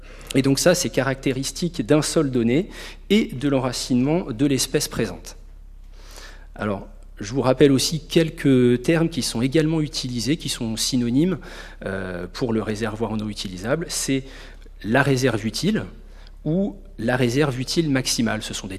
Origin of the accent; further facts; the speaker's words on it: Grand Est, France; Moi, je viens du Grand Est.